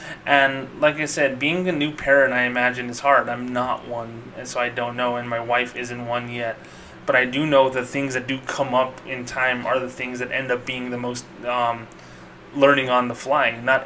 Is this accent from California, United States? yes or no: no; Socorro, New Mexico, United States; KFC closed down permanently in my hometown of Socorro, New Mexico, and it's gone forever.